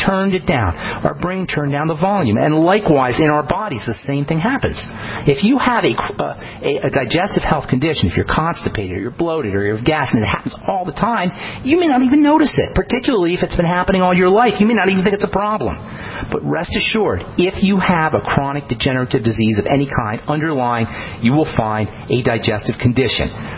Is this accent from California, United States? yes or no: no; New York, United States; I remember when I was growing up in New York, I lived near Kennedy Airport.